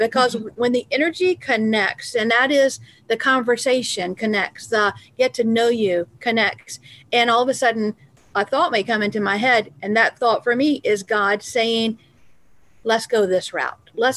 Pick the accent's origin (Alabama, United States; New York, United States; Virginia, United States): Virginia, United States; I was born and raised in Virginia in a Baptist church.